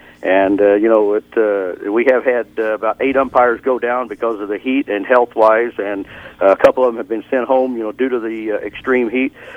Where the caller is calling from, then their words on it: Moline, Illinois, United States; Well, I'm calling you from downtown Moline, Illinois.